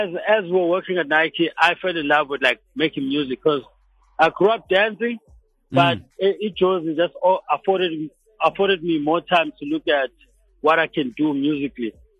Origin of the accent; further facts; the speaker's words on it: Umlazi, KwaZulu-Natal, South Africa; Yeah, growing up in Umlazi for us, because I'm born in 83